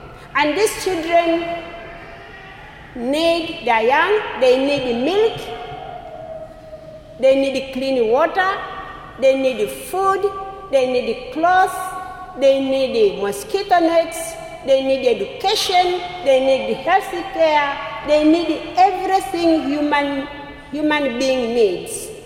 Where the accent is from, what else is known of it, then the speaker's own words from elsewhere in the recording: Tanzania; also born or lived in Nairobi, Kenya; As Father said, and I am saying, I am from Tanzania, but I also worked in Kenya, in Nairobi.